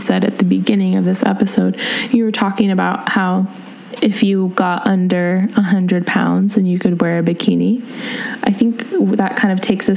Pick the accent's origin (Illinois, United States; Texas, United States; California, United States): California, United States; San Diego; And I wanted to wear a bikini because I'm from San Diego